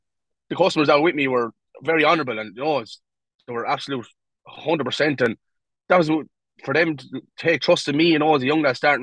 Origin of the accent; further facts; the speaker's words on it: Ballycallan, Leinster, Ireland; I come from a beef and suckler farm there about a couple of miles from Kilkenny City there. So I suppose I always grew up around machinery and I grew up around cattle